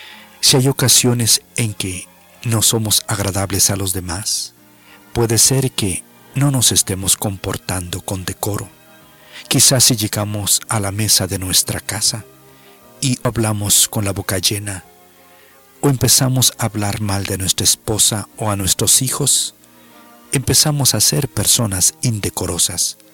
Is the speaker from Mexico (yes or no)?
yes; Mexico; y por cuanto yo soy mexicano, pues abrí mi oído para escuchar lo que decían